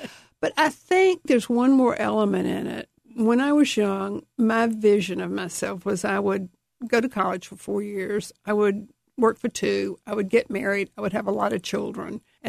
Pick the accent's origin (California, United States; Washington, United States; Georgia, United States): Georgia, United States; Atlanta; I grew up in Atlanta, and a lot of people had talked about Robert E. Lee a lot.